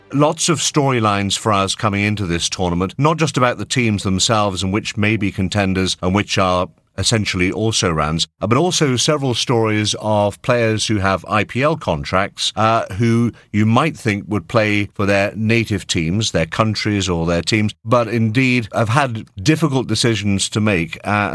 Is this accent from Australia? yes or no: yes; Australia; So as an Australian, how do you read these decisions?